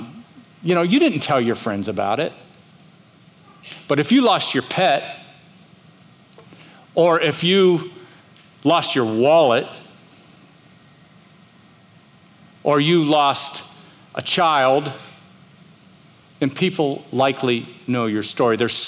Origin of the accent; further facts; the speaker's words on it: Miami, Florida, United States; I grew up in Miami, and there was a canal at the end of my street.